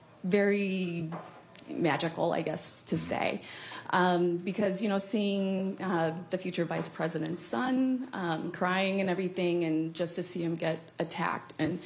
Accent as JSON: {"language": "English", "town": "Barrington", "region": "Illinois", "country": "United States", "said": "I'm actually from Barrington, Illinois."}